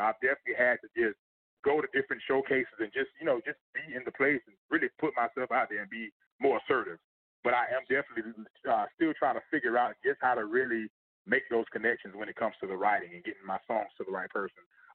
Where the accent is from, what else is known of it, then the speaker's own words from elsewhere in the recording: Fort Lauderdale, Florida, United States; Florida, especially, I'm from South Florida. I'm from Fort Lauderdale, but Tallahassee is a smaller city.